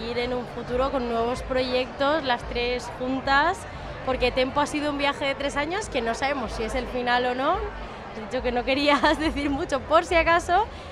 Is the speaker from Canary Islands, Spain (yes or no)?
no; Valencia, Valencian Community, Spain; yo soy de Valencia